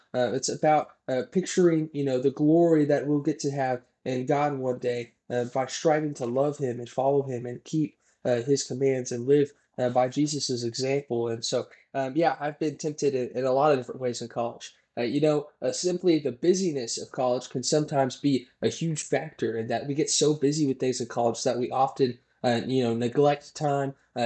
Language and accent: English; Stillwater, Oklahoma, United States; I was born and raised in Stillwater. Orange runs in my blood. I love OSU. Wanted to go here since I was a kid.